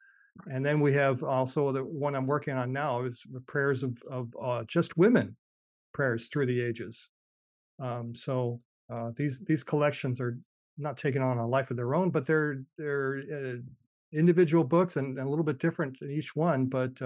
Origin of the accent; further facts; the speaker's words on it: Bellingham, Washington, United States; It came a few years back from my friends at Lexham Press, which is near my hometown in Bellingham, Washington.